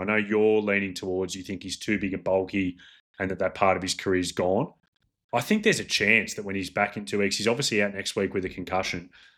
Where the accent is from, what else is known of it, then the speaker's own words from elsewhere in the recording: New South Wales, Australia; I grew up in the Shire